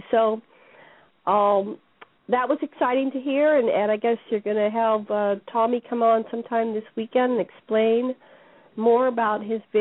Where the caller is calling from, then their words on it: Hawaii, United States; I'm calling in from the Ascension Center in Maui, Hawaii, and it's a beautiful day in paradise.